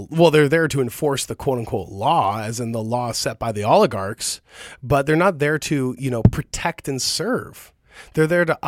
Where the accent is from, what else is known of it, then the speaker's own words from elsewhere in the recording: United States; It's how we do things. I'm an American.